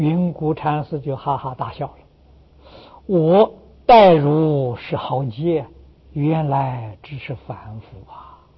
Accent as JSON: {"language": "Chinese", "town": "Lujiang", "region": "Anhui", "country": "China", "tie": "born or raised there", "said": "我是安徽人，我的老家在庐江，距离九华山呢不算太远"}